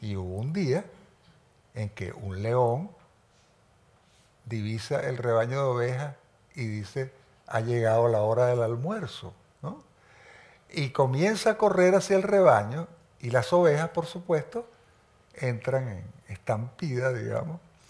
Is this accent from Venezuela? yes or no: yes; Venezuela; Te lo digo yo, que soy venezolano y que soy un fruto cabal de aquello.